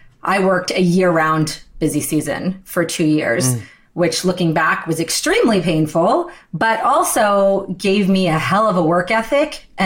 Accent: Wilmington, Delaware, United States; born there; So my dad was born in India. My mom was born in Pakistan. I was born in Wilmington, Delaware, but you know, first one of immigrant parents.

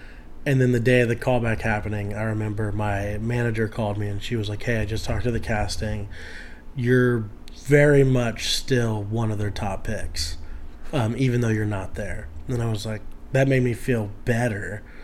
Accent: Florida, United States; No, I'm from Florida. I didn't start acting until I was like 18.

